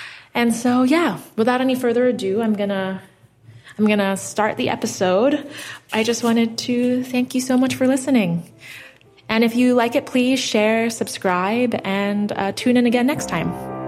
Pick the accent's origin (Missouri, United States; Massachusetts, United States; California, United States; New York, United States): New York, United States; New York City; So I grew up in New York City, and I went to NYU for undergrad.